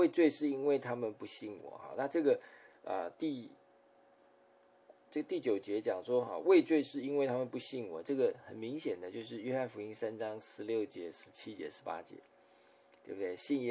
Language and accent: Chinese; China; 我们中国人说我们得罪了天啊，老天爷啊